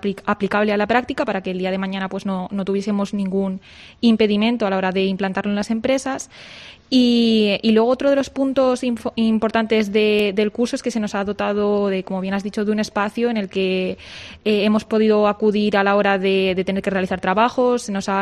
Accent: Salamanca, Castile and León, Spain; decidí volver a mi ciudad natal, aquí a Salamanca.

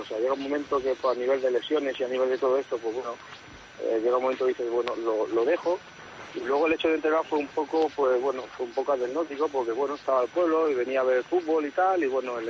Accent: Súria, Catalonia, Spain; Yo he estado en el primer equipo de mi pueblo, que es el Centro Sport Súria.

